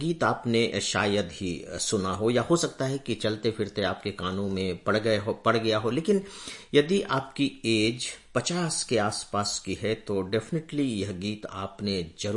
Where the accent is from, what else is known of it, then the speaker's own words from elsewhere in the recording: Chandrameda, Chhattisgarh, India; जो मेरा गांव उबी छत्तीसगढ़ का बहुत पिछड़ा हुआ जिला सरगुजा, जिसका हेडक्वार्टर अंबिकापुर है और उसका उससे भी हेडक्वार्टर से भी लगभग 50-55 किलोमीटर दूर गांव जिसका नाम प्यारा सा चंद्रमेढ़ा है।